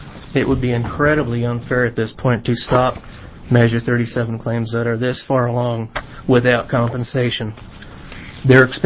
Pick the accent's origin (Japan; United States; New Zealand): United States; Newberg, Oregon; from Newburgh, Oregon.